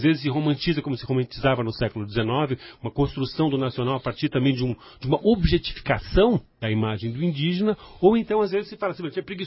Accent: São Paulo, Brazil; nós somos paulistas aqui

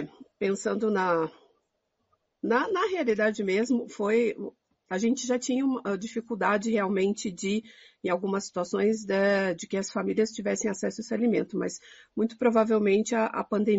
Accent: South Region, Brazil; now in São Paulo, Brazil; Eu tive a oportunidade de vir em 2014 para São Paulo, eu sou do Sul

